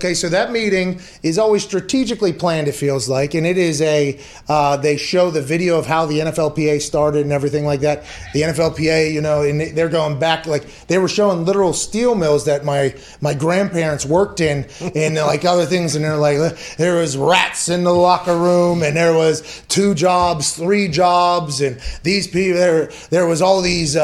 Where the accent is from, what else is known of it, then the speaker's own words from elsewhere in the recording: Pittsburgh, Pennsylvania, United States; Okay, I come from Pittsburgh.